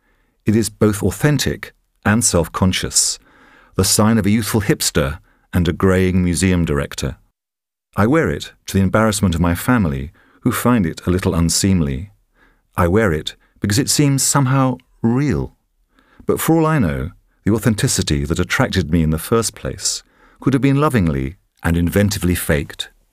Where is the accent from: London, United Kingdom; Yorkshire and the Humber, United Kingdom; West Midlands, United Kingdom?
London, United Kingdom; I grew up in the West London suburb that produced … I was not a mod.